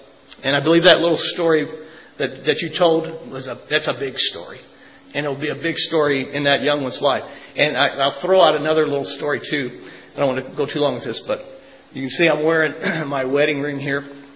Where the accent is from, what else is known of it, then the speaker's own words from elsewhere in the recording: Indiana, United States; by the way, I'm from Indiana, so that's another one.